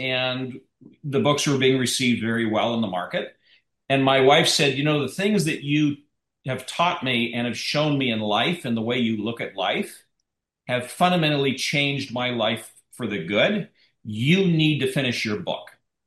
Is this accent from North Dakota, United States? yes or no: yes; North Dakota, United States; When I was growing up, I grew up in North Dakota.